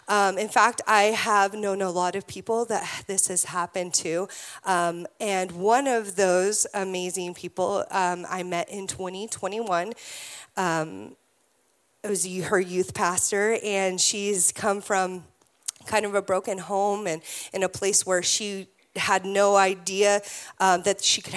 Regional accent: California, United States; So we are from California. Please do not boo me off the stage. We came here and we left our youth group there.

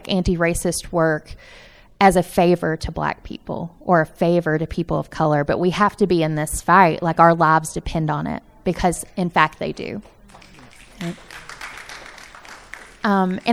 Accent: Appalachia, United States; because I'm from Appalachia, because I'm a white working class person

